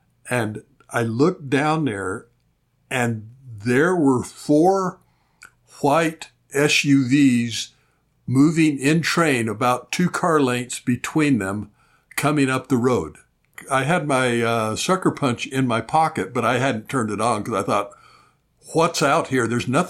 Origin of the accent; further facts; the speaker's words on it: Arizona, United States; But I was back in my hometown in eastern Arizona.